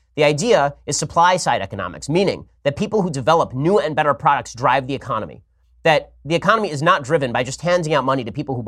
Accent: Los Angeles, California, United States; I am biased toward my hometown of Los Angeles

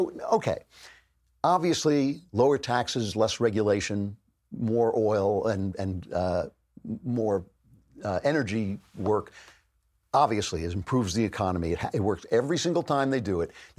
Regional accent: New York, United States; I grew up just outside of New York, and the New York Times is like, it's the atmosphere you breathe.

